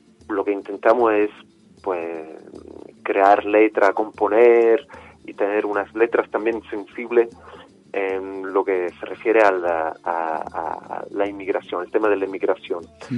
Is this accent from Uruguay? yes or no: no; Sicily, Italy; Spanish is a second language; also born or lived in Andalusia; now in Formentera, Spain; Yo soy de Sicilia, aunque bueno, afincado ya en Formentera de hace años. Estuve viviendo muchos años en Andalucía y parte de la banda pues son de allí.